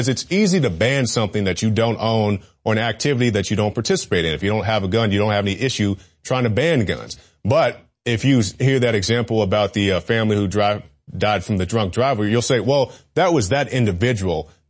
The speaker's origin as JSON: {"language": "English", "town": "Tulsa", "region": "Oklahoma", "country": "United States", "tie": "born or raised there", "said": "Now, we have some news out of my hometown of Tulsa, Oklahoma."}